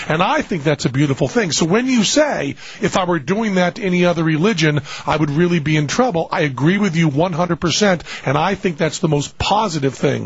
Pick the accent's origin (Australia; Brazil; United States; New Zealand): United States; that's one of the things that I think I'm most proud of as an American